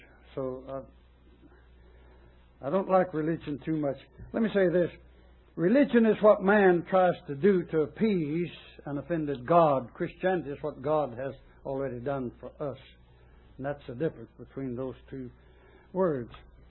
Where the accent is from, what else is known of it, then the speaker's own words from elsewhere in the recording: United States; I'm an American, and I love America.